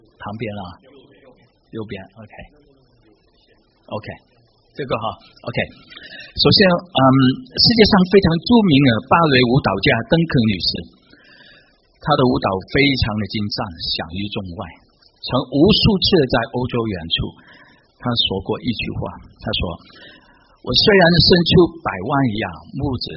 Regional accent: China; 我们中国人都喜欢用农历来计算

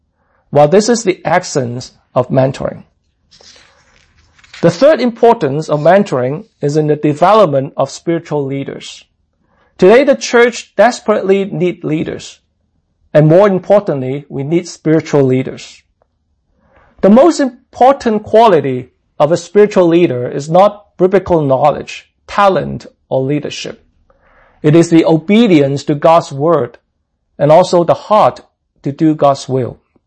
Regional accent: Hong Kong; now in Toronto, Canada; I emigrated from Hong Kong to Toronto in 1985 and attended the Chinese Gospel Church, our mother church in Chinatown around Dundas and Spadina.

